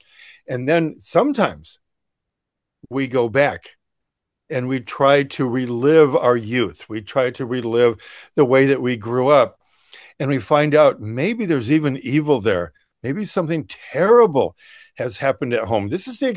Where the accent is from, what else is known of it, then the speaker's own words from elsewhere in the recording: Detroit, Michigan, United States; I grew up in Detroit, in the middle of America, the birth of Motown, the birth of … rhythm and blues.